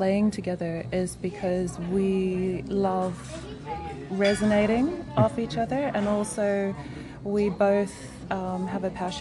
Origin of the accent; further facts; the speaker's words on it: New Zealand; And I'm Samoan, I'm from New Zealand, and I've lived overseas